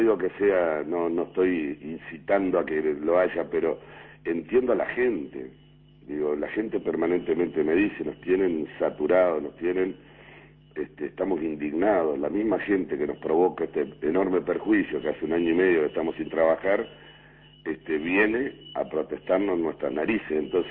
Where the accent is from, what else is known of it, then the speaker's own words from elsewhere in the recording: Uruguay; me duele como uruguayo.